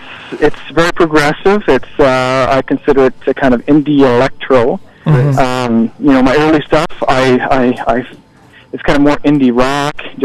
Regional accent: Canada

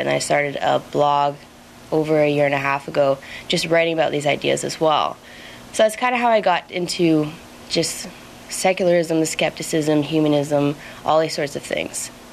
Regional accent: Calgary, Alberta, Canada; I grew up in Calgary in a religious family

